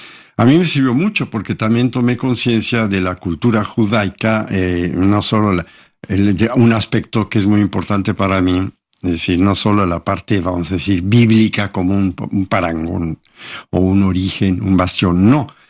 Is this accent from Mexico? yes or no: yes; Mexico; yo soy un hombre agnóstico, no nací en Israel, no soy de la comunidad judía, pero como mexicano